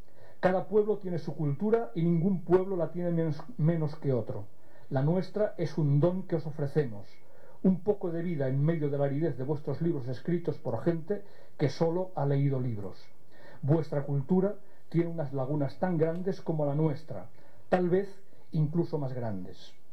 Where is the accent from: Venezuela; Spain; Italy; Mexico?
Spain; Catalonia; ya que vengo de Cataluña